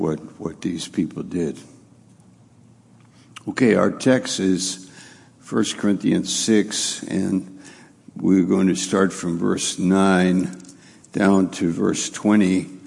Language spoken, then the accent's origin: English; Rome, New York, United States; I had an uncle in Clayton who was, I believe, we're from Rome, New York, so he was the first Roman lost in World War II.